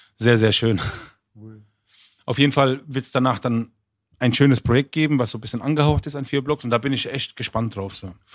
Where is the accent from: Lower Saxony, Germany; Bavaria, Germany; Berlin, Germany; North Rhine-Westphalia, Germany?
Berlin, Germany; Und ich bin aus Berlin.